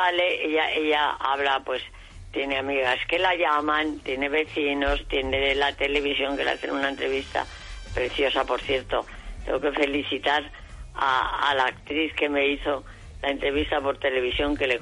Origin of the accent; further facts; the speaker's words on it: Valladolid, Castile and León, Spain; yo ya sabes que soy de Valladolid y sigo siendo católica, sigo teniendo mi ideología socialista, mi religión es la católica y mi país es España, así, con mayúsculas